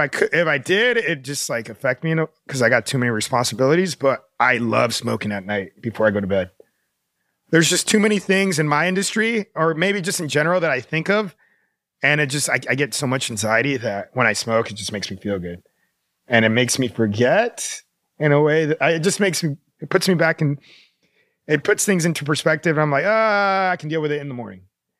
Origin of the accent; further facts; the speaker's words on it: Florida, United States; But as soon as I hit college, and also I was from Florida, right?